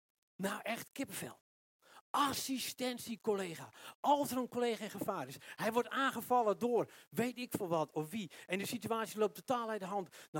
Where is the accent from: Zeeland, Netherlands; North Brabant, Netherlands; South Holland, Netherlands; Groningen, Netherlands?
Groningen, Netherlands; moved away as an adult; Ik kwam uit Groningen, uit een klein dorpje uit Groningen. En dan kom je daar in Amsterdam.